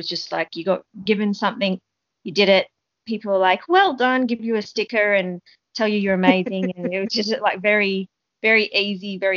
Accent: Sydney, New South Wales, Australia; born or raised there

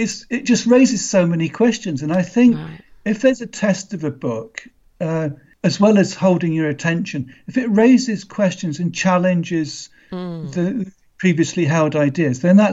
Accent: Kenya; Well, I grew up in Africa, in Kenya.

